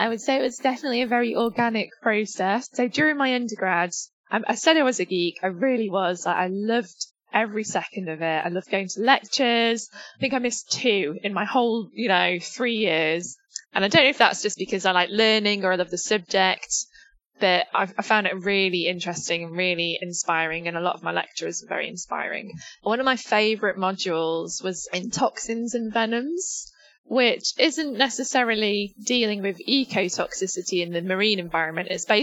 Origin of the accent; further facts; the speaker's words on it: Sheffield, Yorkshire and the Humber, United Kingdom; I'm from Sheffield, which is a really great city up north. That's where I grew up, right on the edge of the Peak District.